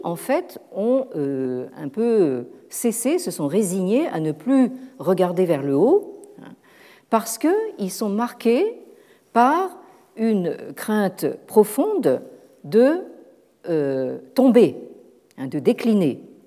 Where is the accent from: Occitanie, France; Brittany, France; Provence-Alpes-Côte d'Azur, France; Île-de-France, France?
Île-de-France, France; Paris; en tant que Parisien, je ne le fais plus maintenant